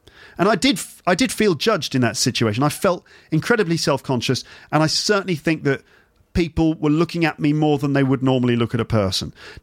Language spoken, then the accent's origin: English; England, United Kingdom; I'm English.